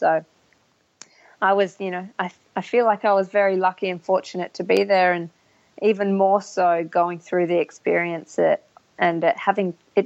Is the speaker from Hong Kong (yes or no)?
no; Perth, Western Australia, Australia; I'm 29 pretty much. I'm from Perth, Australia, which is on the west coast.